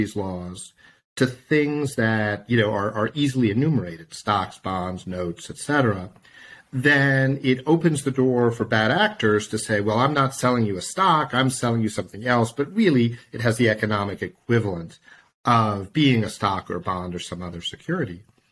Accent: United States; accent: American; And of course, I'm a U.S. lawyer. You can tell by my accent.

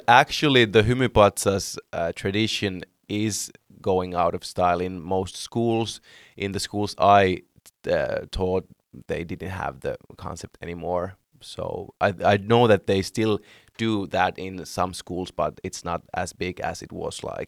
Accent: Oulu, North Ostrobothnia, Finland; English is a second language; I'm from Oulu, so every time I meet someone new

